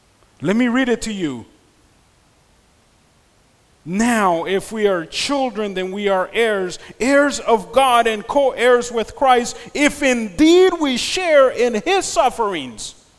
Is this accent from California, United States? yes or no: yes; Los Angeles, California, United States; Where I grew up in South Central LA, the Long Beach area, Southern California, there was many kids